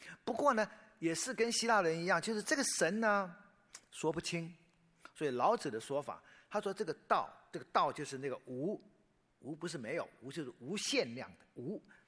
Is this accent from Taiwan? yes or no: yes; Taiwan; born there; 因为我生在台湾。